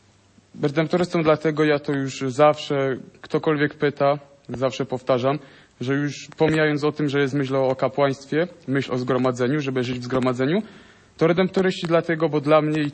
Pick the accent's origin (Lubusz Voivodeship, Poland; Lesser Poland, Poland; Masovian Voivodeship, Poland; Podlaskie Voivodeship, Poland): Lesser Poland, Poland; Stara Wieś; Ze Starej Wsi, niedaleko Limanowej.